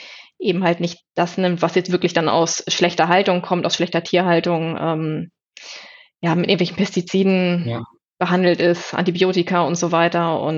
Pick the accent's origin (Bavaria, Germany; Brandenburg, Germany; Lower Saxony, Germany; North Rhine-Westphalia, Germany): Lower Saxony, Germany; Langenhagen; Ich komme aus Langenhagen, das ist in der Region Hannover im wunderschönen Niedersachsen.